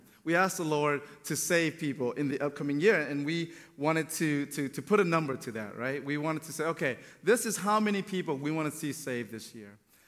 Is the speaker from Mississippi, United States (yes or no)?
no; Antioch, Tennessee, United States; also born or lived in Memphis; now in Thailand; I'm not from there, okay? I'm actually from here. I'm from Middle Tennessee. From Antioch, to be specific, and was raised in Middle Tennessee. Spent about 10 years in Memphis as a church planter